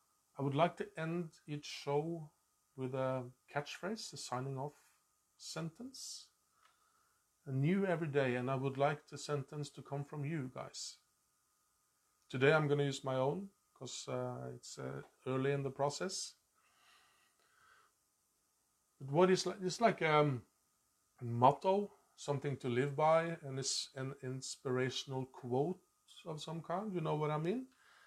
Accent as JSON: {"language": "English", "country": "Norway", "tie": "born or raised there", "second_language": "English", "said": "Growing up in Norway with one TV channel and one radio channel, and we had like one radio show a week where we could listen to pop music."}